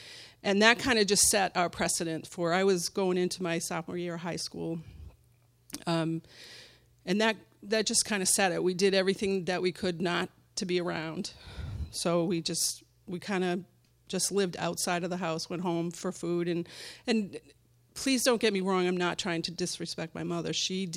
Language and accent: English; Providence, Rhode Island, United States; We grew up in Providence, Rhode Island.